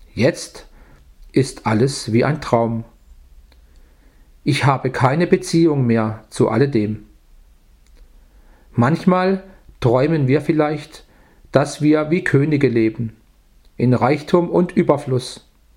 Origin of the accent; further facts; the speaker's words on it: India; Ich wurde in Indien geboren, wuchs heran, heiratete dann und verbrachte ein paar schöne Jahre mit meiner Frau.